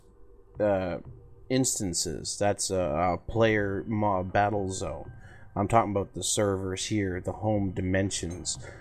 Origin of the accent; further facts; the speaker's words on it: Canada; Like, I am Canadian, and I, when I go abroad, I do not like being referred to as an American, because I'm not.